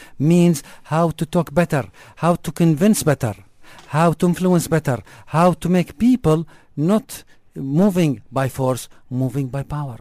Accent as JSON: {"language": "English", "region": "Ajman", "country": "United Arab Emirates", "said": "Where are you from? I told him, I'm from Ajman."}